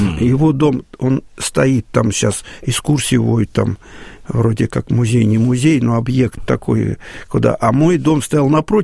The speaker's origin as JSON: {"language": "Russian", "region": "Moscow", "country": "Russia", "tie": "born or raised there", "said": "Но я родился у Рижского вокзала и с детства слышал гудки паровозов и звон колокольный нашего храма, который там рядом стоит, рядом с нашим двором."}